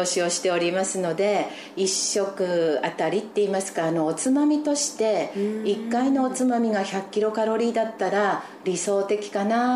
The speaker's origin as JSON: {"language": "Japanese", "town": "Aizumisato", "region": "Fukushima", "country": "Japan", "said": "会津三里町出身ですので私、菜種湯栽培盛んなんですね。"}